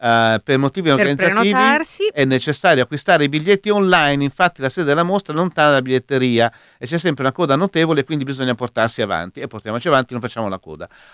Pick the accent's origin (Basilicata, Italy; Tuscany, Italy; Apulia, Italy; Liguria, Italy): Liguria, Italy; Genoa; poi io sono genovese